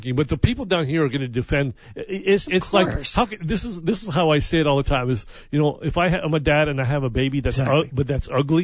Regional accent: New Mexico, United States; because I'm from New Mexico, and she played for the University of New Mexico back in the day.

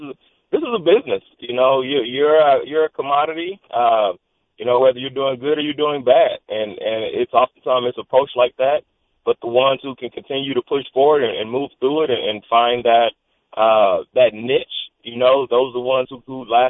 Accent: Texas, United States; as a child, especially growing up in Texas, you dream to play in the NFL.

